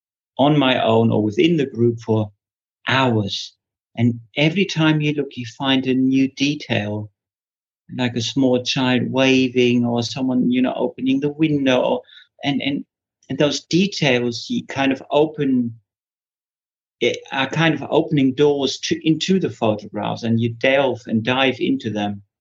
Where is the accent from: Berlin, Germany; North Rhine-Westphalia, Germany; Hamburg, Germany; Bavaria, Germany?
North Rhine-Westphalia, Germany; Bielefeld; English is a second language; there's like more or less a deportation from my hometown, Bielefeld.